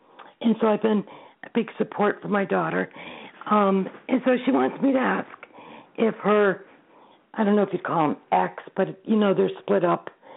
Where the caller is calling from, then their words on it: Connecticut, United States; Connecticut.